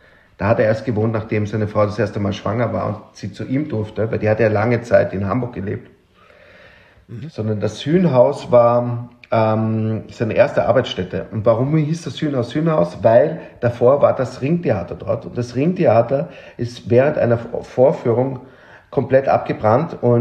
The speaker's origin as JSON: {"language": "German", "region": "Vienna", "country": "Austria", "tie": "born or raised there", "said": "was sozusagen Wien mir schenkt, meine Heimatstadt mir schenkt"}